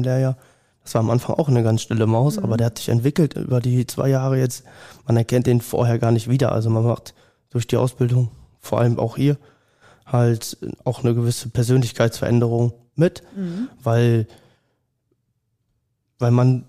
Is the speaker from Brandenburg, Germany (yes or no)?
no; North Rhine-Westphalia, Germany; also born or lived in Düsseldorf; ich komme aus der Nähe von Meschede, das ist nochmal 20 Kilometer weiter.